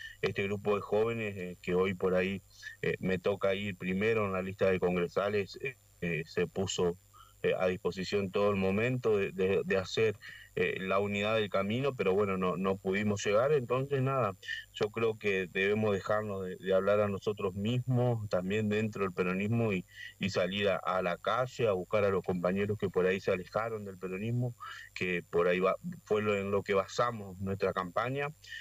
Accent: La Paz, Entre Ríos, Argentina; No soy de Nogoyá, soy de La Paz, para corregir.

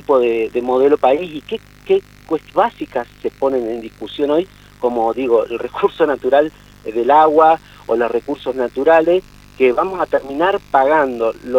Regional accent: Argentina; nosotros como argentinos

